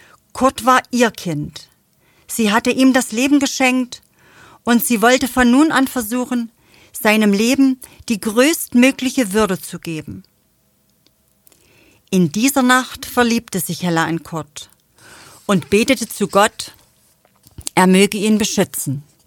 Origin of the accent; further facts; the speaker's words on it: East Germany, Germany; ich stamme ja aus dem Osten Deutschlands